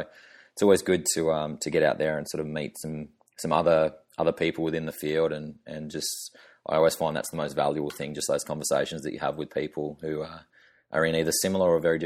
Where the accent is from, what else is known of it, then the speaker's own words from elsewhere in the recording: Tasmania, Australia; Tasmania State Conference, back in my home state.